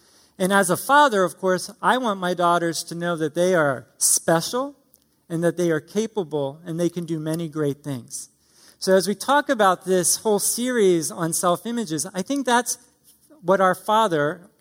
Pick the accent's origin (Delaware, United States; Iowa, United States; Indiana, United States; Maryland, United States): Delaware, United States; Hockessin; I'm a Delaware native, Newcastle County. I grew up in Hokesson, and I grew up in a nominal Catholic home.